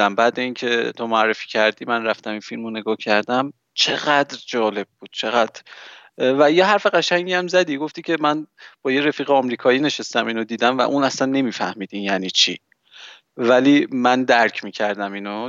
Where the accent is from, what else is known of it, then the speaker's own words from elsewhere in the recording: Iran; born there; من توی جمهوری اسلامی به دنیا اومدم